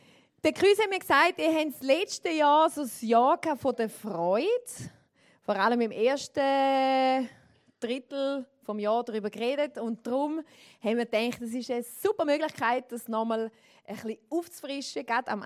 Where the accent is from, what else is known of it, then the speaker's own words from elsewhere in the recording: Switzerland; Also ich bin Schweizerin, aber ich muss euch sagen, ich bin es mir eigentlich nicht gewöhnt, zum Schweizerdeutsch reden auf der Bühne, aber ich denke, für euch packe ich mein bestes Schweizerdeutsch aus.